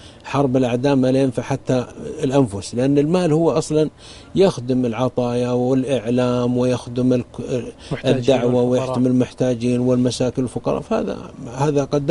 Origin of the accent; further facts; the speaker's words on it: Saudi Arabia; عندنا في السعودية